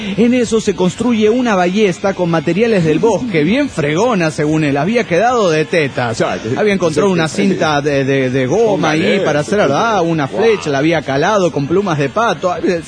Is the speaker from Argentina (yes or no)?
no; Santa Clara, California, United States; Soy el chico de Santa Clara, California.